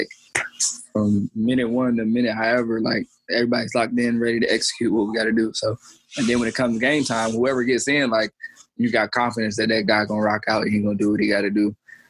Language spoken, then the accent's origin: English; Roxboro, North Carolina, United States; I mean, grew up in Roxboro, North Carolina, like you guys know, like, small city. I played for Roxboro Community School, small school.